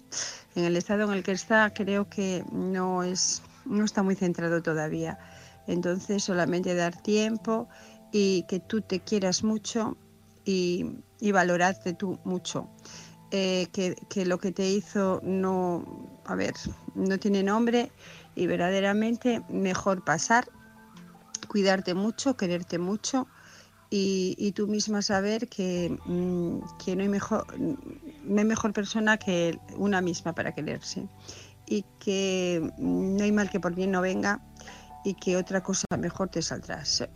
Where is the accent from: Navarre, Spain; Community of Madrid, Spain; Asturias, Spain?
Asturias, Spain; Oviedo; de Oviedo.